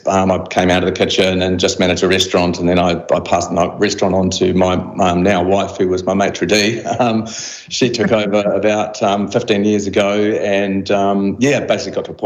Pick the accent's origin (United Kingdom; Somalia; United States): United Kingdom; London; born there; And so I was born in London as well, well, when my parents were over there on sabbatical, so I had the British passport.